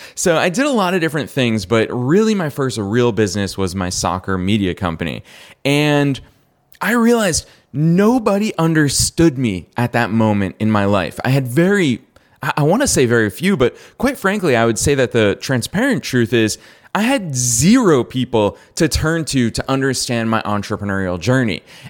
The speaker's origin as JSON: {"language": "English", "region": "Massachusetts", "country": "United States", "tie": "born or raised there", "said": "So I went to college just outside of Boston, Massachusetts, really close to my hometown."}